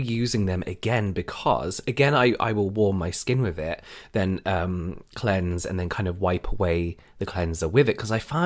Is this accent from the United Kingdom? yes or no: yes; England, United Kingdom; I'm going to call them flannels, sorry, because I'm English and I'm used to calling them flannels.